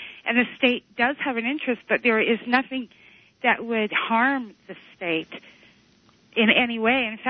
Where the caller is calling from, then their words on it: Vermont, United States; Vermont? Yeah.